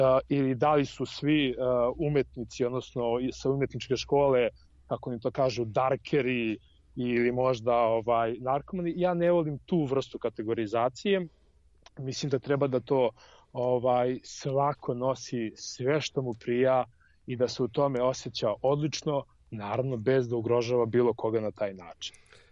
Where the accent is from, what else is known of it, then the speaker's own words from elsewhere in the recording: Užice, Zlatibor District, Serbia; ja potičem iz Užica i ja bih rekao da sam ja Užičan, ali isto vreme sam građanin celog sveta.